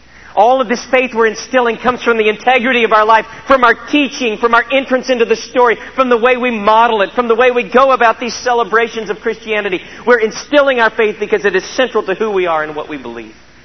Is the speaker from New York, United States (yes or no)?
no; Neosho, Missouri, United States; I'm from Neosho, Missouri. You can kind of trust people a little more there.